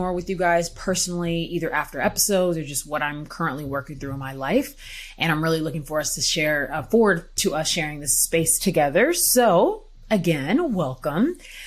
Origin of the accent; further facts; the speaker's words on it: Houston, Texas, United States; So I'm from Houston, Texas. I'm from Houston. I feel like I talk about that enough, but I'm from Houston. I am Nigerian American.